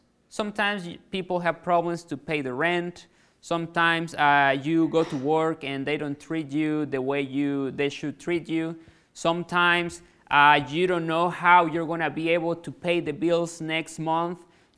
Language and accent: English; Chiapas, Mexico; English is a second language; So I'm from Chiapas, Mexico, really south in Mexico, really warm.